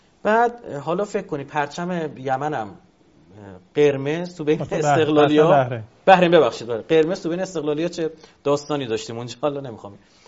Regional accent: Iran; ما ایرانیم، ما یه تفاوتهایی داریم

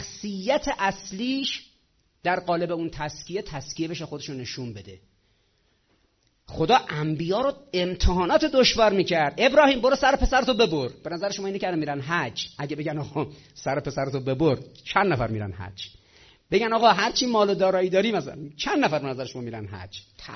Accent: Iran; نه اینکه چون ما ایرانی هستیم و تو ایرانی اتفاق افتاده

